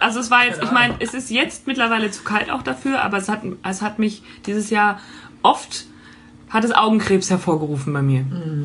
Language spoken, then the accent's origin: German; Cologne, North Rhine-Westphalia, Germany; born there; Ja, sorry, aber ich bin in Köln geboren.